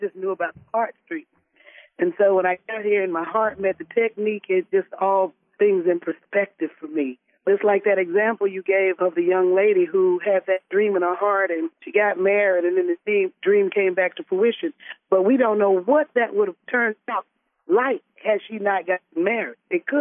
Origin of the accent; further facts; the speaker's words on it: Holly Springs, Mississippi, United States; now in Atlanta, United States; And I came away from the booming metropolis of Holly Springs, Mississippi. I always give a shout out to my hometown. Just never forget where you come from.